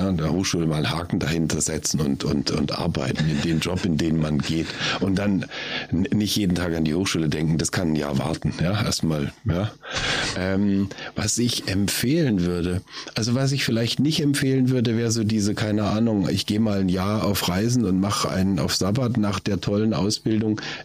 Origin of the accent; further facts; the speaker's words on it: Offenburg, Baden-Württemberg, Germany; Ich bin in Offenburg geboren, ich bin hier aufgewachsen, zur Schule gegangen, Maschinenbau studiert.